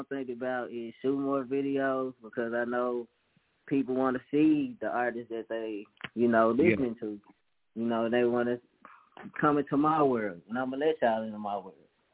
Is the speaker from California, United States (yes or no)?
no; Memphis, Tennessee, United States; Yeah, I'm from Memphis, so Memphis is rough.